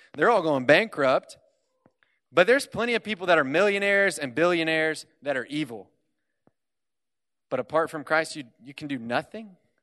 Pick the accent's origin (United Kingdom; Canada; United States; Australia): United States; Houston, Texas; That's right. I'm from Houston. Woo!